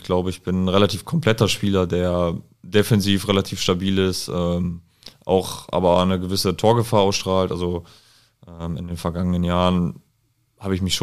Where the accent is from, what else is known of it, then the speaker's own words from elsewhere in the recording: Bielefeld, North Rhine-Westphalia, Germany; born there; so als gebürtiger Bielefelder dann in Bielefeld zu spielen, ist schon was Cooles.